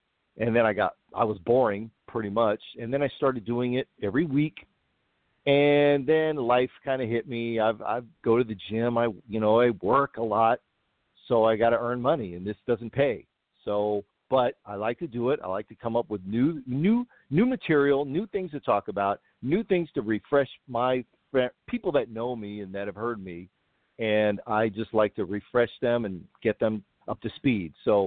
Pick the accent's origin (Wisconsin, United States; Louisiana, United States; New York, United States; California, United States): California, United States; San Francisco; I live in the Bay Area, and very close to Oakland. I'm actually from San Francisco.